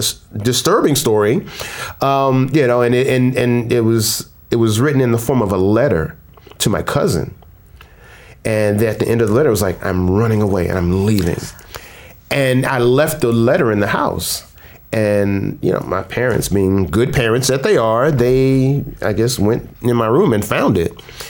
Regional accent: Okinawa, Japan; also born or lived in Daytona Beach, United States / Maryland, United States / Philippines; I went to, I was an Army brat, so I bounced around. bounced around from Maryland to Okinawa, Japan. That's where I spent most of my time, to the Philippines, most of Asia.

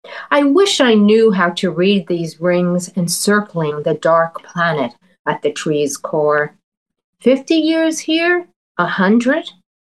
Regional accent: Queens, New York, United States; accent: Queens; Yes, and I can't do anything about my Queens accent.

